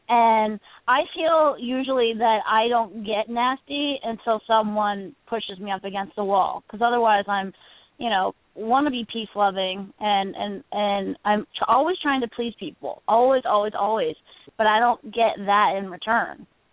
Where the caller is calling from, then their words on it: New Hope, Pennsylvania, United States; I'm calling from New Hope, Pennsylvania.